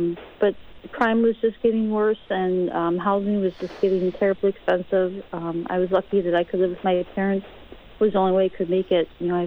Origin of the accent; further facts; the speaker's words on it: Milwaukee, Wisconsin, United States; now in Green Bay, United States; I grew up in Milwaukee and recently moved from there to the Green Bay area for a new job